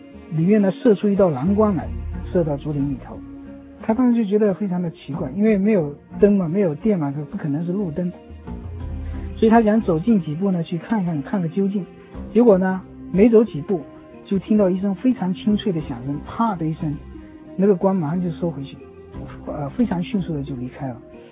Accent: Cangnan, Zhejiang, China; 我的老家浙江省苍南地区的一个海边一个渔村。那个时候呢，那里呢还没有电，所以呢一到晚上是一片的漆黑。

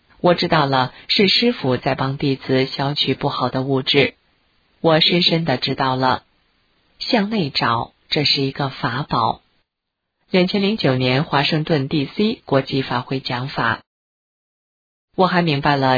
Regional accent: Beijing, China; born there; 我出生在北京

